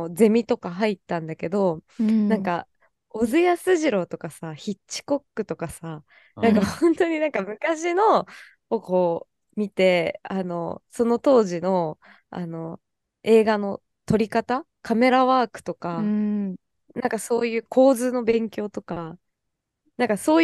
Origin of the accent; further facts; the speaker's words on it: Tokyo, Japan; 東京都から来ました、